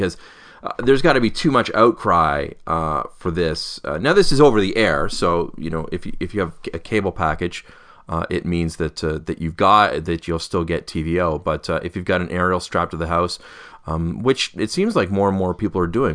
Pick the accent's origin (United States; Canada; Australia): Canada; Brantford, Ontario; I got a bunch of bottles of beer from this brewing company in Brantford, which is my hometown, called Bell City Brewing Company.